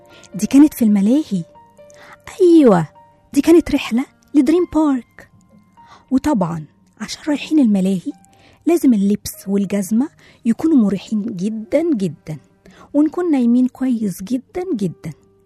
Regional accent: Egypt; هو اسمه منكورع، بس احنا مصريين اختصرناه

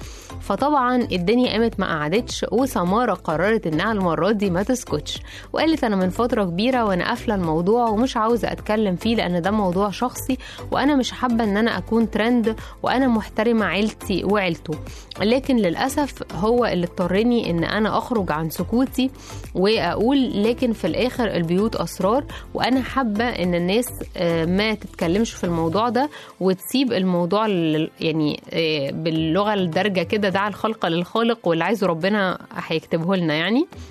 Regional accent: Egypt; برضو إحنا كشعب مصري يعني نموت نجري وراء يعني أي حاجة نعرف الناس التفاصيل

